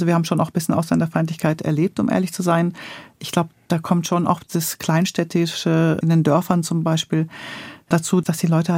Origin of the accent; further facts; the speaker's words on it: Münchingen, Baden-Württemberg, Germany; also born or lived in Stuttgart; Also ich bin gar nicht wirklich in Stuttgart aufgewachsen, sondern erst in Münchingen. Das ist bei Korntal. Ich bin in Korntal aufs Gymnasium gegangen. Das ist ein richtiges kleines Dorf. Und dann in Stammheim.